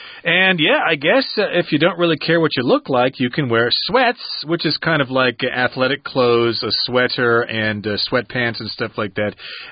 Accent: Texas, United States; You're from Texas? I can totally relate to that. I'm from Texas, too.

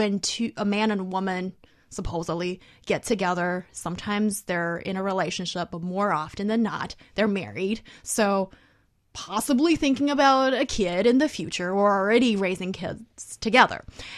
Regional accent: China; English is a second language; Because, well, I'm from China. I'm familiar with the Chinese situation or the Chinese kind of relationship.

